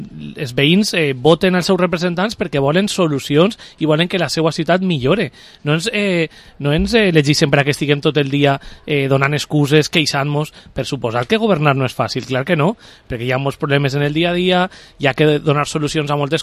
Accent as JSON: {"language": "Catalan", "town": "Vila-real", "region": "Valencian Community", "country": "Spain", "said": "Crec que és un acte que representa també molt bé com som la gent de Vila-real, no?"}